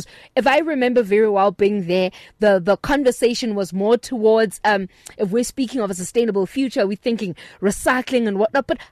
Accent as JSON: {"language": "English", "region": "London", "country": "United Kingdom", "tie": "born or raised there", "said": "I grew up in East London where there was a Nestle plant"}